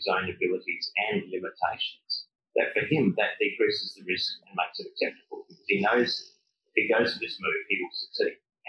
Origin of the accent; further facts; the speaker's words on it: Australia; And I wanted to get into that with him, and being Australian, we can be quite rude.